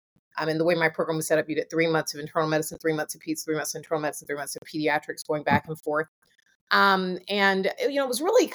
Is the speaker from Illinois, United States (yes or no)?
no; Atlanta, Georgia, United States; now in Boston, United States; Atlanta, which is my hometown, it's obviously not where I live. I'm in Boston now.